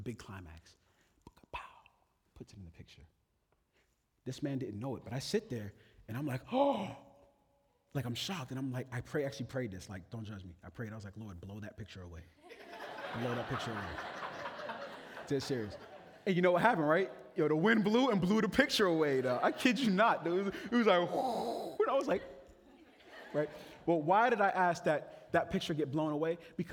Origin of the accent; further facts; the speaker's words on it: Boston, Massachusetts, United States; So I'm from Boston, right?